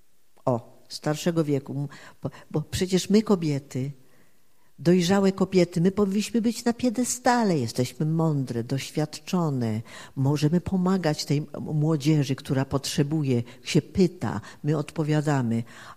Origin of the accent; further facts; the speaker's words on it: Silesian Voivodeship, Poland; ja tam jestem Beskid Śląsko-Żywiecki, jestem góralka, nie?